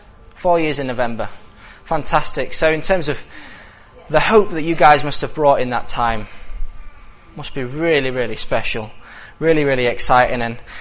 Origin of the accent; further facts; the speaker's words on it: Yorkshire and the Humber, United Kingdom; Being a Yorkshire boy through and through